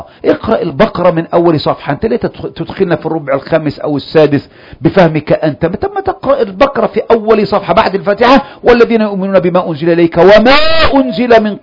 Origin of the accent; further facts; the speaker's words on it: Egypt; القول ده ما قلناش احنا كمصريين